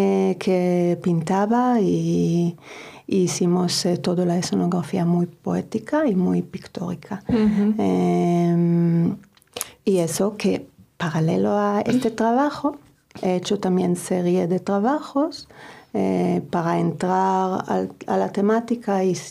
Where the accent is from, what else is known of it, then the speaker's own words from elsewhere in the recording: Israel; moved away; Salí de Israel en 95 cuando se mataron a Rabin. Yo sentía que tengo que salir. La verdad que he perdido la esperanza. Y así buscaba fuera de Israel de vivir.